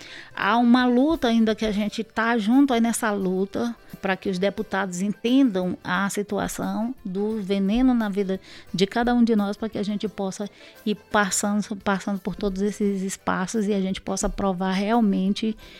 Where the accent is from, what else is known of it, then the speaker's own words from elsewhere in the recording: Maranhão, Brazil; Eu sou maranhense e a gente está vivendo a desgraça do Mato Piba.